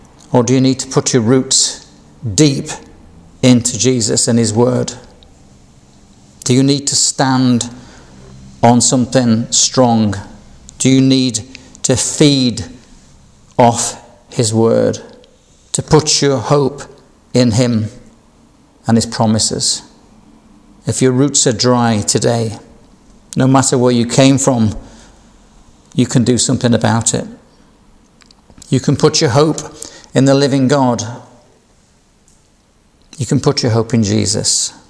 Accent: Yorkshire and the Humber, United Kingdom; Like me, I'm a Yorkshire man, my roots are from Yorkshire

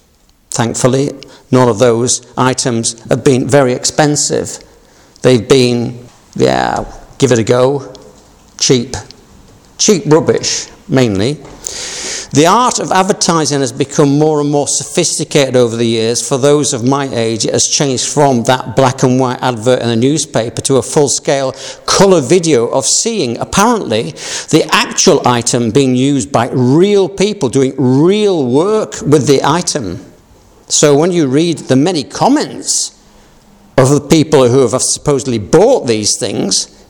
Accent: Yorkshire and the Humber, United Kingdom; because I'm a Yorkshireman

